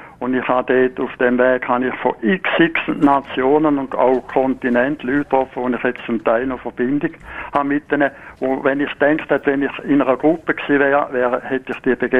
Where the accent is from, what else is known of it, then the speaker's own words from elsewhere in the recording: Kreuzlingen, Thurgau, Switzerland; Also ich bin gelaufen von Kreuzlingen, das ist mein Heimatort, bis Santiago in einem Zug